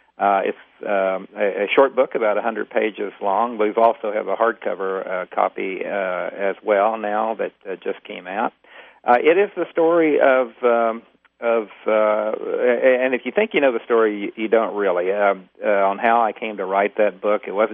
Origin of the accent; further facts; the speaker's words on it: Coalwood, West Virginia, United States; Rocket Boys came out because of a short magazine article that I wrote and about growing up in Colwood and being an amateur rocket builder.